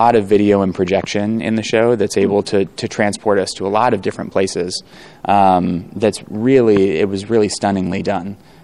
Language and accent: English; Chicago, Illinois, United States; I grew up here in Chicago. I'm one of the stage managers on the Frozen tour. Went to school up at DePaul University up in Lincoln Park.